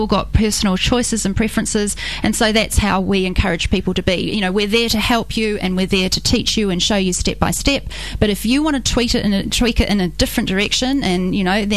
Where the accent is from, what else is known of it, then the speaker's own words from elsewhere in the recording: New Zealand; now in Essex, United Kingdom; And but basically, I was born and bred in New Zealand.